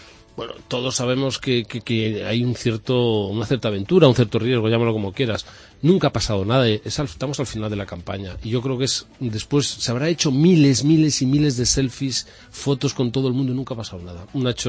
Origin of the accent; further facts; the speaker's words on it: Zamora, Castile and León, Spain; Yo siempre he defendido a mi tierra. Y eso es lo que voy a hacer, defender a mi tierra, defender a Zamora, en un proyecto nacional que se llama España.